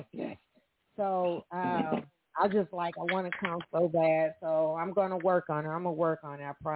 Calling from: Evansville, Indiana, United States; I am calling from Evansville, Indiana, and from Evansville to Arkansas, I want to be there so bad just to hear you play.

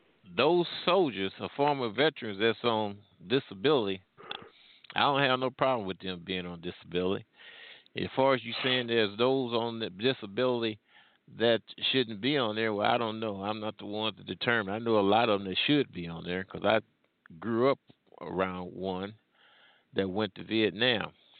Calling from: Ferguson, Missouri, United States; I'm calling from the Midwest, the Ferguson area.

